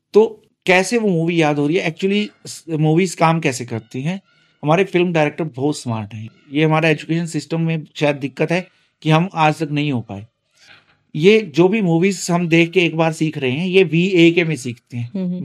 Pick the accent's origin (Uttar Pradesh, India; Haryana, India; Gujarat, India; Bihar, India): Haryana, India; Sirsa; मैं छोटे शहर से बिलोंग करता हूँ, सिरसा से